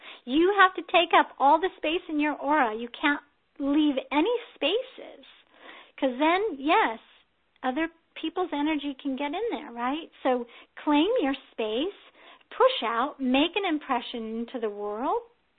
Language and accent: English; the South, United States; accent: Southern; Wow, did my southern accent come out there, y'all?